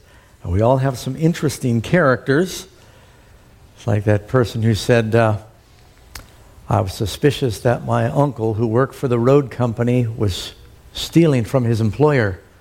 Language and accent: English; California, United States; I used to tell people, I'm from California, the land of fruits and nuts.